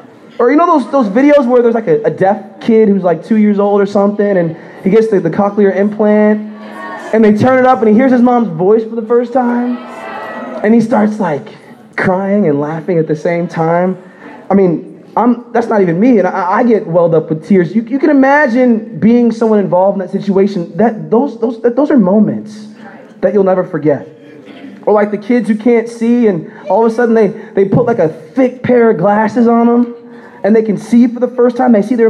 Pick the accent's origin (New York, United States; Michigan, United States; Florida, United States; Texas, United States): New York, United States; Roosevelt; also born or lived in Hackettstown, New Jersey; My origin story starts in New York. I was born on Long Island, I was born in Roosevelt. I'm a Knicks fan, I'm a Mets fan